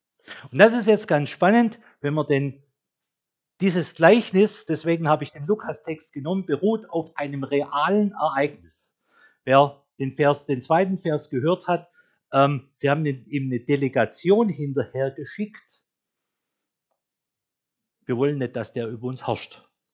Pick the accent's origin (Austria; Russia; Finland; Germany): Germany; Baden-Württemberg; aber ich sage es mal als Schwabe